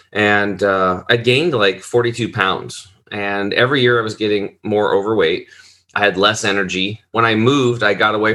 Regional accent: Oregon, United States; I grew up over in Eastern Oregon. It's just like, it's on a small cattle and hay farm.

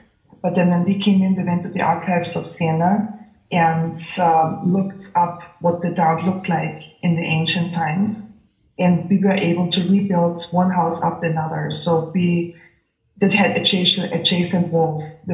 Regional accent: Austria; English is a second language; now in United States; I'm an American citizen, so you know, I live mainly in the United States. But I come here during the summertime, during the wintertime, originally from Austria, so I'm traveling a lot.

